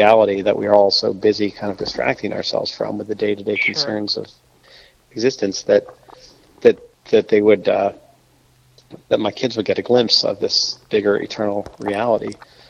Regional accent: Pennsylvania, United States; since I grew up in Pennsylvania, my wife Kelly and I had talked about maybe coming back to the East Coast sometime.

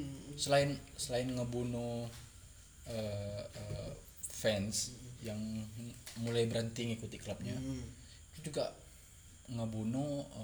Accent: Pontianak, West Kalimantan, Indonesia; Dulu kalau di kami ini dari Pontianak ya.

